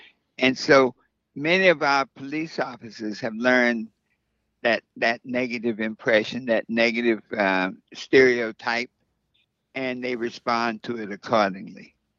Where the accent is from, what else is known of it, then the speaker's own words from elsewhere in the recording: the South, United States; Now, I grew up in the South, and I remember on the corner, a white guy owned a store, grocery store.